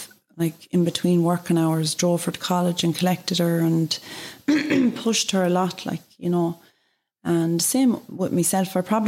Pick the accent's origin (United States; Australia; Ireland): Ireland; Longford, Leinster; And growing up in Longford